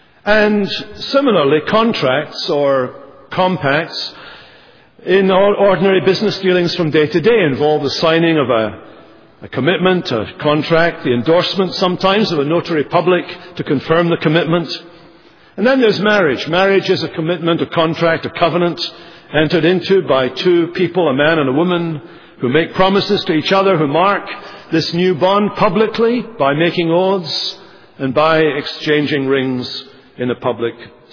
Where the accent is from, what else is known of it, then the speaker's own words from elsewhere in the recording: Scotland, United Kingdom; But of course, for me as a Scotsman with Scots-Irish roots, the New World was a new world for many of my natural ancestors.